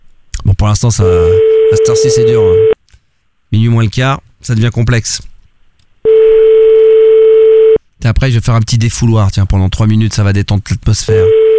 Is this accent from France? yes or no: yes; France; Non mais nous on est des connards. Non, mais nous on est français.